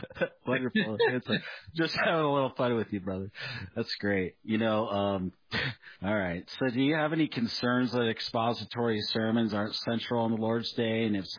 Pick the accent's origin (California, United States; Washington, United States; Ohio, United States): Washington, United States; Seattle; also born or lived in Boise; I've lived in three different states. I grew up in Seattle. I lived in Boise.